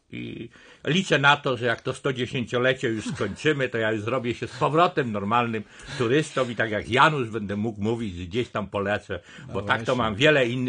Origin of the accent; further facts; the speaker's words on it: Łódź, Łódź Voivodeship, Poland; also born or lived in Vilnius, Lithuania; Ja przyjechałem do Łodzi z daleka, urodziłem się w Wilnie. I po okresie II wojny światowej moi rodzice podjęli decyzję, że będziemy wracać do kraju. W związku z tym w 1946 roku przyjechałem do Łodzi.